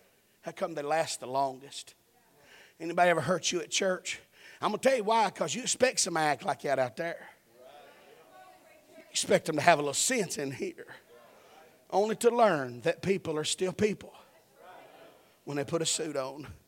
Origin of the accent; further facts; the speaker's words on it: Chattanooga, Tennessee, United States; I was raised up in Chattanooga, Tennessee. My mother was a barkeep at Poteek's Package Store.